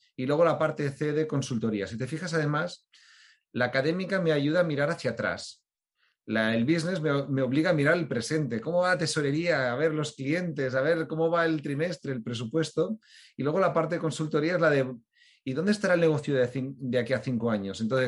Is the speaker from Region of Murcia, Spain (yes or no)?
no; Barcelona, Catalonia, Spain; soy barcelonés, siempre he hecho negocios desde Barcelona, creo que la calidad de vida que tenemos aquí es impresionante